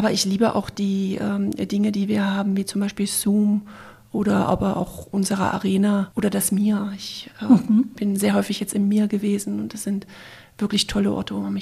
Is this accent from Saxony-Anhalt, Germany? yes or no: yes; Dessau, Saxony-Anhalt, Germany; Und ich bin in Dessau groß geworden. Dessau ist die Stadt und ich bin auf einem Dorf kurz vor der Stadt groß geworden. Ich sage immer Dessau. Es ist Dessau-Waldersee, ist sozusagen ein Ortsteil, also sehr, sehr dörflich.